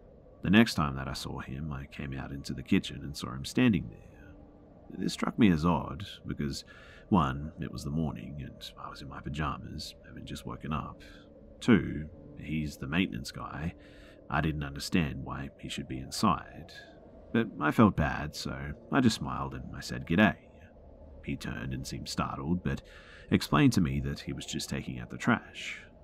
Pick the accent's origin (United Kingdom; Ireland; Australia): Australia; born there; I told him that I was born in Australia.